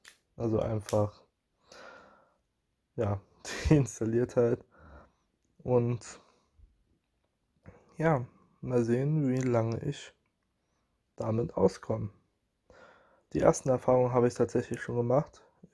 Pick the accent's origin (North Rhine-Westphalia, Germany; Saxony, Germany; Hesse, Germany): Saxony, Germany; Leipzig; ich komme aus Leipzig und ich studiere demnächst Informatik. Ich bin 18 Jahre alt und ja, ich komme aus der Generation Z.